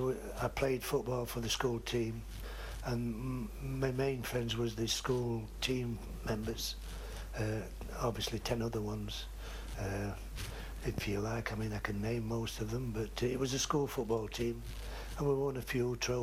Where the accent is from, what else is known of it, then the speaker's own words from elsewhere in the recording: Yorkshire and the Humber, United Kingdom; also born or lived in South Wales; I was born in South Wales in 1935. And the reason we came to this part of Yorkshire is that my father came up from the Welsh mines to the Yorkshire mines, obviously finding work